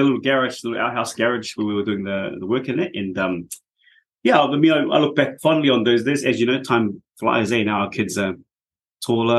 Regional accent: Auckland, New Zealand; From Auckland. So my wife and I were born and raised in Auckland. And we met at high school at Otahuhu College

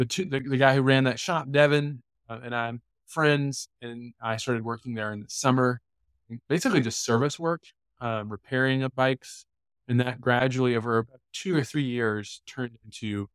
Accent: Virginia, United States; Yeah, I grew up in Virginia, so a very different climate and kind of riding environment.

